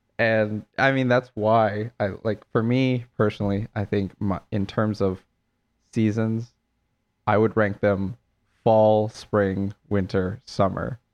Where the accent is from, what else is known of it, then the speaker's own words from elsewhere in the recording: Marathon, Wisconsin, United States; Like for us in Marathon, what I remember is that like we're in like, you know, north central Wisconsin